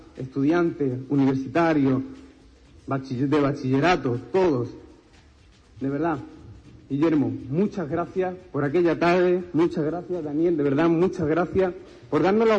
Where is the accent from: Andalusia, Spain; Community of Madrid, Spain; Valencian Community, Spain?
Andalusia, Spain; Huelva; Soy un joven onubense, inquieto, activo con su ciudad